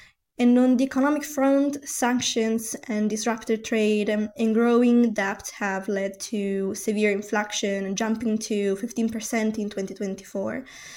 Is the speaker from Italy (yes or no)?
yes; Italy; I'm from Italy